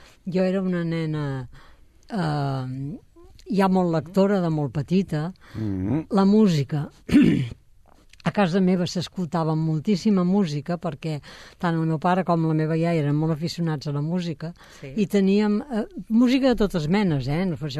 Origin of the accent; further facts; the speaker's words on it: Sabadell, Catalonia, Spain; born there; Jo vaig néixer a Sabadell, al carrer Papa Pius.